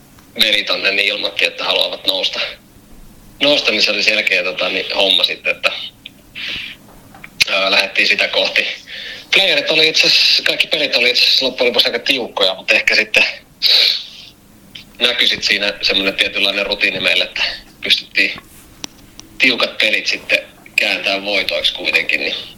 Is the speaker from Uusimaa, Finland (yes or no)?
yes; Vantaa, Uusimaa, Finland; Niin mä oon kotoisin täältä Länsi-Vantaalta ja asun täällä edelleen